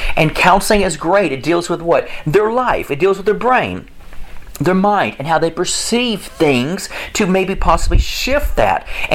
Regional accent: United States; Yeah, I'm for covering yourself, because I'm American.

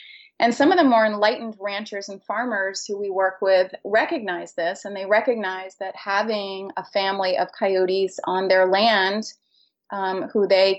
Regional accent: Maine, United States; I'm originally from Maine, so know the issues that many Eastern states deal with regard to white-tailed deer.

